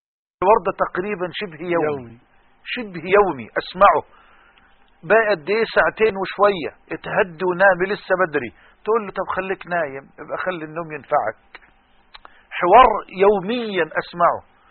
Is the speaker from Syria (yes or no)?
no; Damouh, Egypt; وأنا طفل صغير لازلت أذكر كان يصطحبني معه إلى الجامع الكبير في قريتنا الكريمة في دموه،